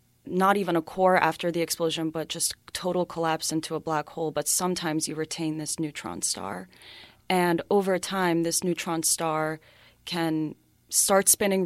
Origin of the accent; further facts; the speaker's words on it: Florida, United States; So my family's Hungarian, but I grew up in the United States and I went to high school in South Florida.